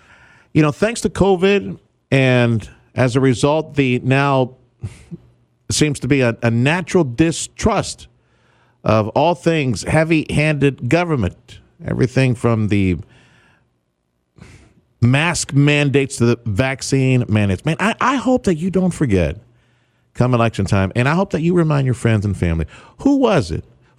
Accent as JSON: {"language": "English", "region": "Texas", "country": "United States", "said": "from South Texas."}